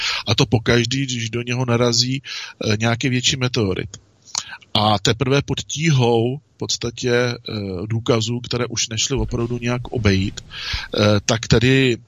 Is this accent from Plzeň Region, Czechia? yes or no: no; Třebošnice, Pardubice Region, Czechia; born there; mé rodiště je v Třebošnici a přes Hronov nad Doubravou to máme na Žlebský zámek kousek